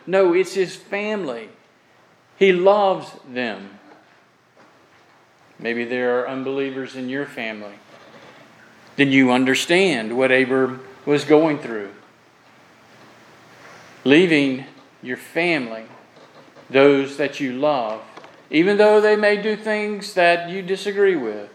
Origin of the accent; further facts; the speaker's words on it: Florida, United States; I grew up in Florida. We would have big ant beds.